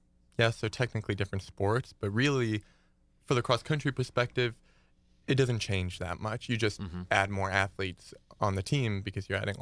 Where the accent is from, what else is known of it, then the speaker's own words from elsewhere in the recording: Wisconsin Rapids, Wisconsin, United States; So I'm actually from Wisconsin. I grew up central Wisconsin, went to high school in Wisconsin Rapids.